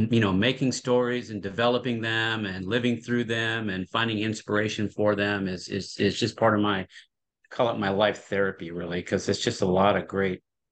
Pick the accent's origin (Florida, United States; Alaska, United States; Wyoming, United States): Wyoming, United States; Sheridan; I grew up in Sheridan, Wyoming. Big difference.